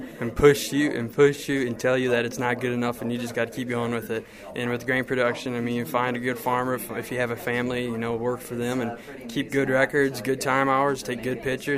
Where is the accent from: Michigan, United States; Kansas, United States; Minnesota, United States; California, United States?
Minnesota, United States; Hartland; now in Mason City, United States; I'm from Hartland, Minnesota. I am currently a freshman at North Iowa Area Community College in Mason City, Iowa.